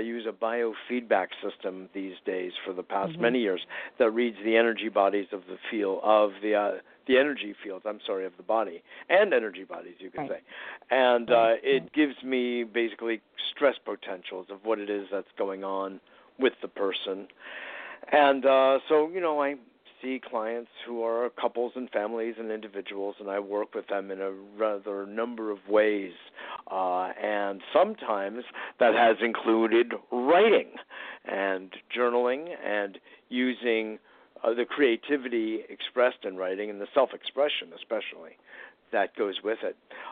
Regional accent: Westport, Connecticut, United States; also born or lived in Forest Hills; I'm originally from Forest Hills, although I grew up in Southern Connecticut and Westport, Connecticut

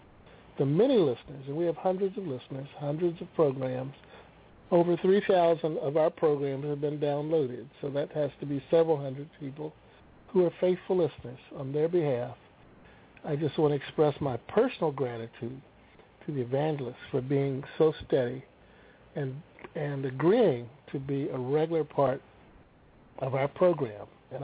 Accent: Missouri, United States; Now, you know, I'm from Missouri, which is a show me state.

